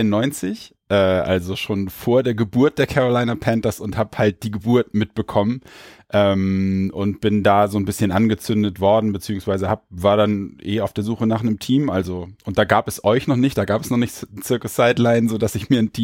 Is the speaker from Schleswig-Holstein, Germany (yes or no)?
yes; Schleswig-Holstein, Germany; ich komme eigentlich aus dem Norden immer schon, Schleswig-Holstein, jetzt Niedersachsen, am Rande so Hamburg, immer um die Ecke